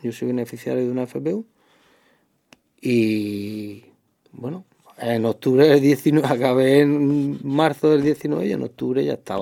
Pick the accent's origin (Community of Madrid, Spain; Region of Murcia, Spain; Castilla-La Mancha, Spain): Region of Murcia, Spain; Águilas; now in Orihuela, Spain; Yo soy de Águila y me vine para Orihuela